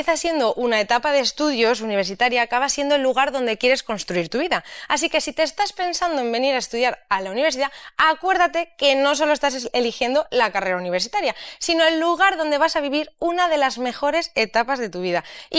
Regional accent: Valencia, Valencian Community, Spain; vivo en Valencia con mis padres, soy de Valencia

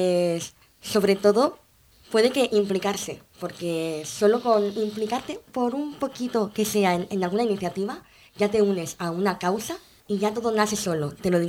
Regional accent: Almería, Andalusia, Spain; tú entras, es una ciudad nueva, porque yo vengo de Almería

